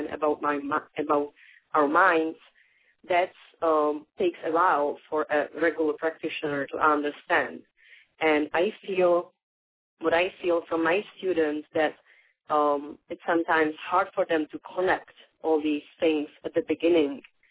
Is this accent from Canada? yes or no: no; Prague, Czechia; English is a second language; now in United States; I am not Native American, so I am from Czech Republic originally, from Prague. I've been living in the United States over 9 years